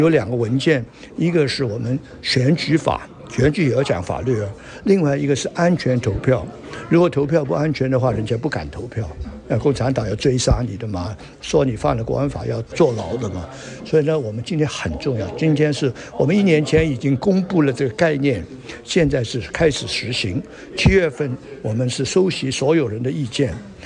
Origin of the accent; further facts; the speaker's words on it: Hong Kong; 然后呢，他由他们来决定我们香港人的命运，代表我们香港人跟其他政府、跟联合国打交道。